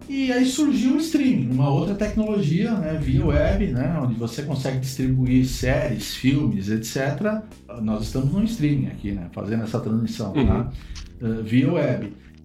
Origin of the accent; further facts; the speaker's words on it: São Paulo, Brazil; now in Porto Alegre, Brazil; Eu também, eu sou paulista, né? Eu sempre peço aqui em Porto Alegre pizza de calabresa sem mussarela